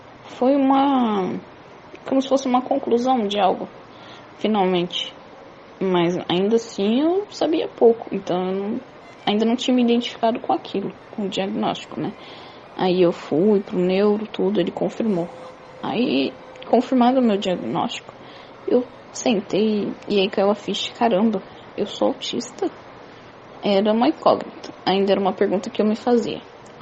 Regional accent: São Paulo, Brazil; born there; tenho 31 anos, nasci em São Paulo, capital

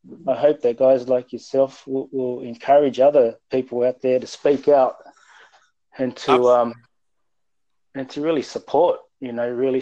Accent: Sydney, New South Wales, Australia; also born or lived in Auckland, New Zealand; grew up in Sydney. I was born in Auckland.

